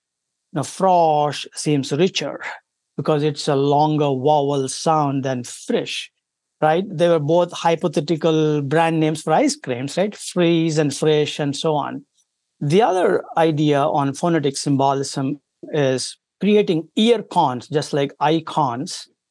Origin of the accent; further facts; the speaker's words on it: India; moved away as an adult; now in United States; I come from India originally. I came to US in the year 2005.